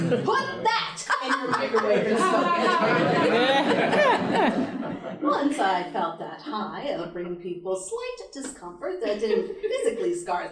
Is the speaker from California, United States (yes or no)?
yes; California, United States; I grew up in Silicon Valley, where the wave of immigrant engineers meant that my classes were 40% Asian